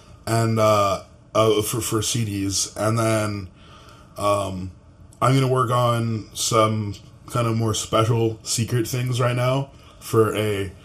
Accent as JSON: {"language": "English", "country": "Canada", "said": "mean, the reason I moved back home is so I can be Canadian again."}